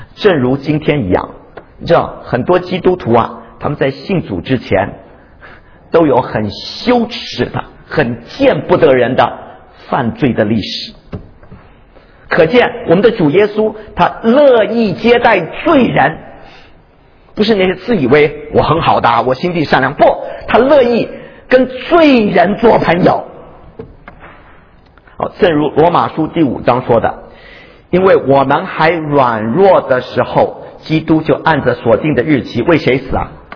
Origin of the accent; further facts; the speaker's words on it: China; 我们中国人说为朋友怎么样，两肋插刀啊